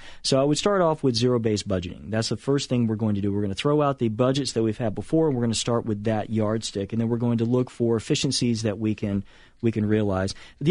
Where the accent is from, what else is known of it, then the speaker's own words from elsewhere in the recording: Brunswick, Georgia, United States; I got an inside track on this actually from my hometown of Brunswick